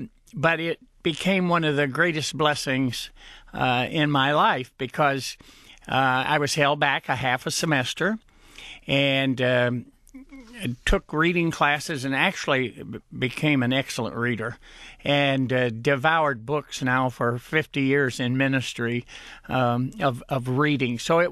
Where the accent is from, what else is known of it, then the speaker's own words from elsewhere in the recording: Warren, Michigan, United States; also born or lived in Lowes, Kentucky; was 5 years old when we moved from Lowes, Kentucky, a small town in western Kentucky, to Michigan, to Warren, Michigan.